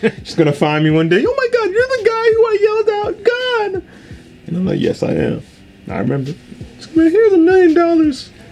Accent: Miami, Florida, United States; say, hey, I'm from Miami

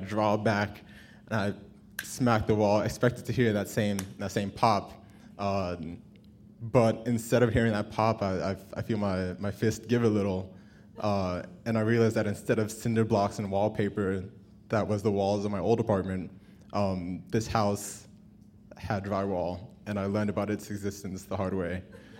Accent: Houston, Texas, United States; So, growing up in Houston, I was shaped by a couple things that I couldn't escape.

